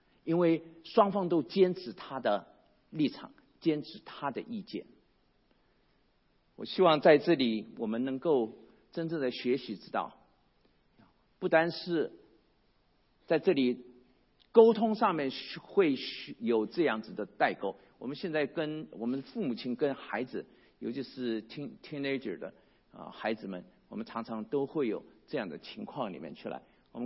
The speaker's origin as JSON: {"language": "Chinese", "country": "China", "said": "那我们中国人在历史里面，我们中国人的茄子"}